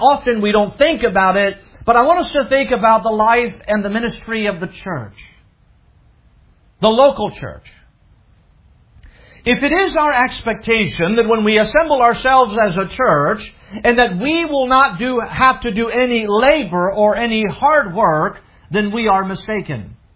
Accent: France; I grew up in France

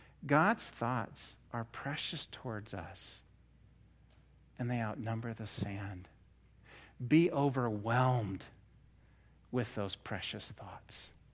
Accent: Portland, Oregon, United States; I lived by the Pacific Ocean while growing up in Portland, Oregon.

